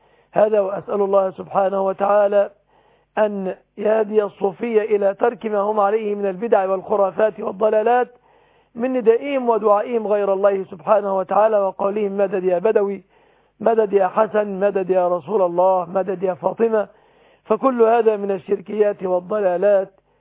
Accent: Egypt; بلادنا مصر

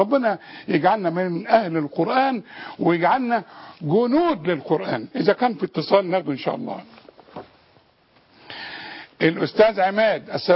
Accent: Egypt; علينا كمصريين

